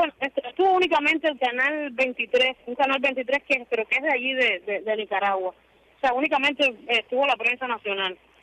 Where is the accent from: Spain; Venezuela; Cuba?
Cuba; moved away as an adult; yo salí de Cuba a un avión a las 6 de la mañana